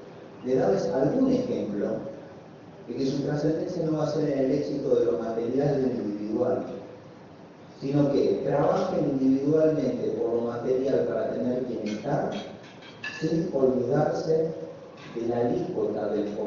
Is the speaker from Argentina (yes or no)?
yes; Argentina; siempre mira como argentinos que somos en la superficie de la coyuntura de la crisis